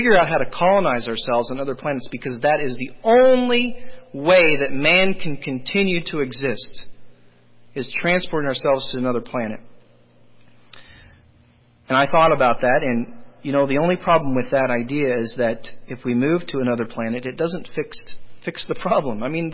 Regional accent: Iowa, United States; born there; You see, the state in which I was born in Iowa, and they issued me a birth certificate.

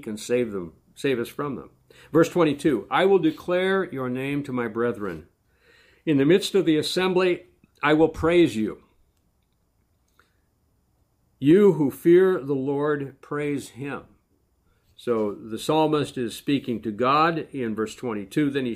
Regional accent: South Dakota, United States; I grew up in South Dakota, where we have large populations in the state parks.

